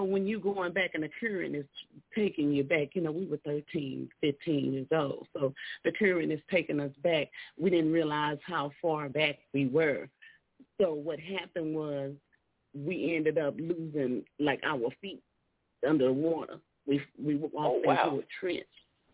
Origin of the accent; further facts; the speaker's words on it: Houston, Texas, United States; I can tell you that's, I'm from Houston. Well, from in Houston.